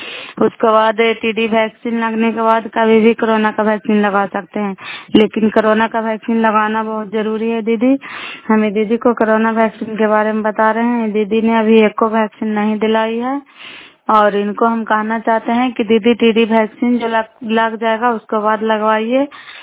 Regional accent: Bihar, India; नालंदा जिला कराय ब्लॉक के निवासी हूँ और अभी हम ग्राम बैरीगंज में हूँ

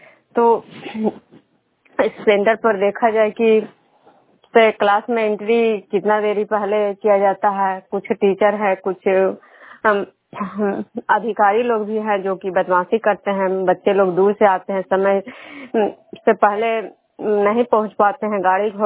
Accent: Vishnupur, Bihar, India; मैं बिष्णुपुर ग्राम खुजरा पंचायत नालंदा जिला नगर नौसा प्रखंड के निवासी हूँ।

